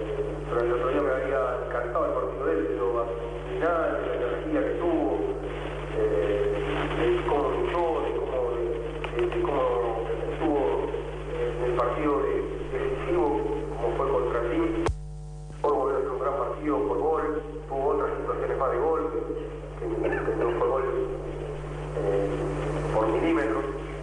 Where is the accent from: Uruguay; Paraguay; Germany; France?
Uruguay; como entrenador, como uruguayo, me gustó verlo en la lista